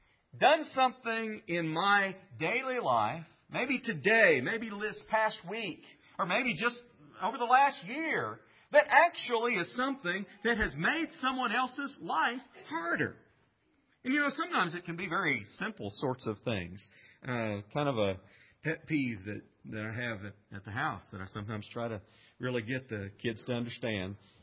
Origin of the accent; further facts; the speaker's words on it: United States; Well, we're proud of the fact that we live in a free country. I'm proud to be an American.